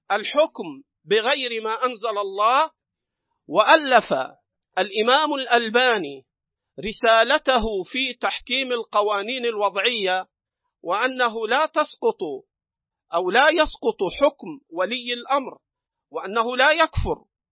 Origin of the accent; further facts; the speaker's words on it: Egypt; هنا أريد أن أذكر موقف العلماء عندنا في مصر، بحكم أنها بلدي